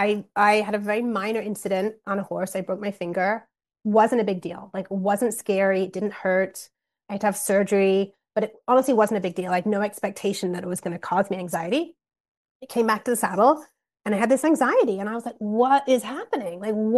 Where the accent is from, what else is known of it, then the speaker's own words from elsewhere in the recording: England, United Kingdom; my love of kind of cross country really traced back to the roots of growing up in England and galloping across the field.